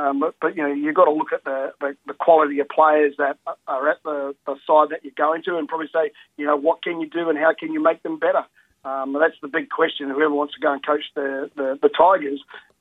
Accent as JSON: {"language": "English", "country": "New Zealand", "said": "But as a Kiwi, as a follower of rugby league"}